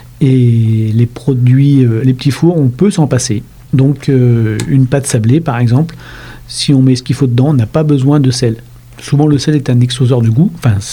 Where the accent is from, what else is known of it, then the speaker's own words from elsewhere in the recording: Rouen, Normandy, France; also born or lived in Île-de-France; Une vingtaine d'années en Île-de-France et puis je suis revenu sur Rouen, qui est ma ville d'origine en fait, ma ville natale.